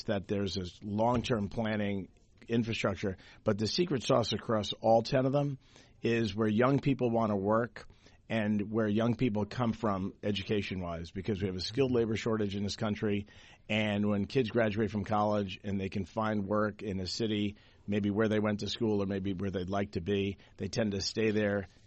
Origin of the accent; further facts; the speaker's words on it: New York, United States; I'm a New Yorker. I'm just like grinning in a weird way.